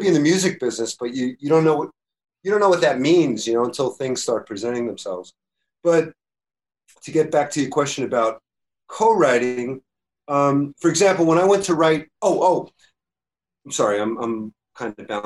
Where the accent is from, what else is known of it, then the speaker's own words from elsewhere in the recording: Brooklyn, New York, United States; I grew up in Brooklyn, New York in the 60s and 70s, listening.